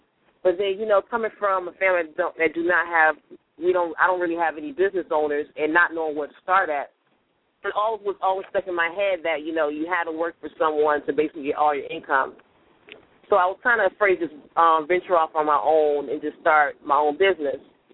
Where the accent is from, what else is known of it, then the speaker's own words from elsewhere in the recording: Miami, Florida, United States; Well, of course … I'm from Miami, Florida.